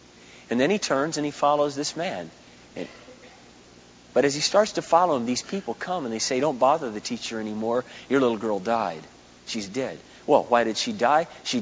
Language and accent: English; Minnesota, United States; I said, well, I'm from Minnesota, and it's the first time I got out here.